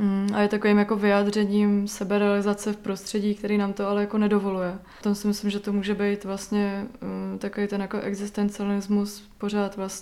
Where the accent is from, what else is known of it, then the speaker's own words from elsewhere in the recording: Hradec Králové, Hradec Králové Region, Czechia; Vlastně pocházím taky z Hradce Králové